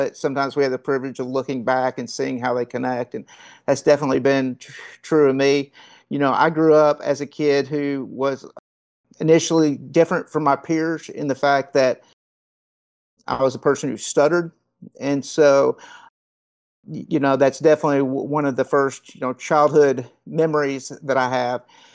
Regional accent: Paducah, Kentucky, United States; You know, I grew up in Paducah, Kentucky

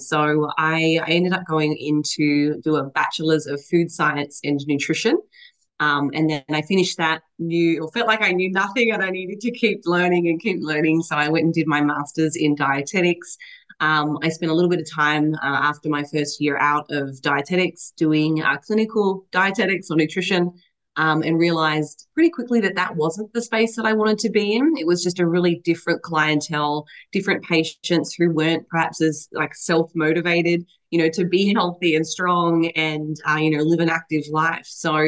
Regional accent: Tasmania, Australia; moved away as an adult; now in Florida, United States; So originally, like, born and raised in Australia in a little place called Tasmania. I guess moved to the USA, specifically Florida, in 2017. I have been here ever since.

